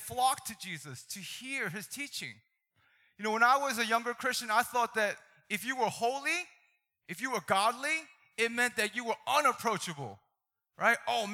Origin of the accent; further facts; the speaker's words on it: Baltimore, Maryland, United States; when I was growing up in Baltimore City, I grew up in the ghetto. You could probably tell, right? I grew up in the ghetto, and I didn't know how to be Korean.